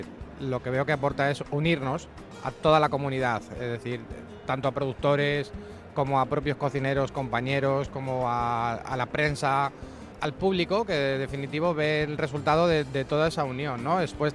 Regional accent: Guadalajara, Castilla-La Mancha, Spain; o sea, soy de Guadalajara

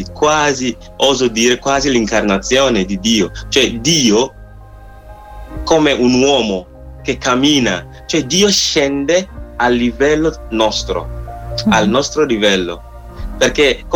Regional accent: Ghana; Italian is a second language; perché io sono del Ghana, quando ero piccolino

